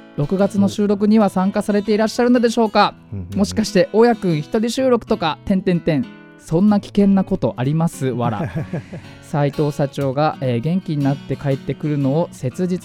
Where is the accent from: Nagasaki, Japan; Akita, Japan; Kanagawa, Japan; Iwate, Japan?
Kanagawa, Japan; Fujisawa; この番組は藤沢出身の俳優タレントとして活動する … と、藤沢出身のハートフルをモットーとする動産屋さん…社長による藤沢ラバーコンビでお送りする地元密着番組です。